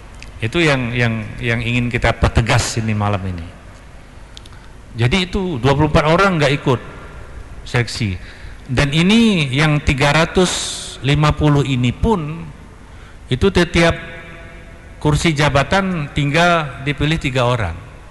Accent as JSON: {"language": "Indonesian", "region": "Aceh", "country": "Indonesia", "said": "Saya pikir kita juga orang Aceh ya, sudah meletakkan dasar-dasar untuk membangun Aceh itu apa sebenarnya."}